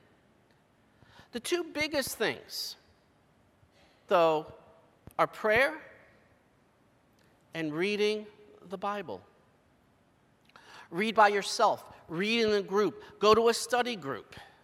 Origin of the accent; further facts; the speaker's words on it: Pennsylvania, United States; Oh, and growing up in Bradford County, oh, they made time for hunting, you know?